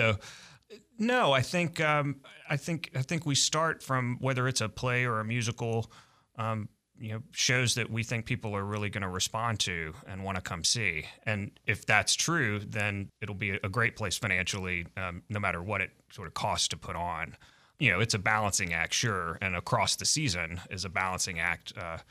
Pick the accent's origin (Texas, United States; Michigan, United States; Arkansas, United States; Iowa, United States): Arkansas, United States; Little Rock; I grew up here in Little Rock. I graduated from Central High in 97.